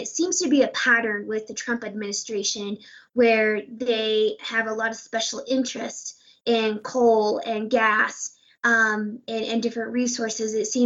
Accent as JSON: {"language": "English", "country": "United States", "said": "You know, as Native American people, we have been struggling for a very long time through systems of genocide and oppression and fighting for what's rightfully ours."}